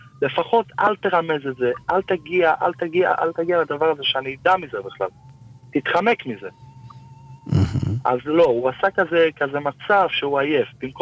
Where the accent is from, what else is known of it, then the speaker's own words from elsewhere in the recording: Jerusalem, Jerusalem District, Israel; אני מהמקור מגיע מירושלמי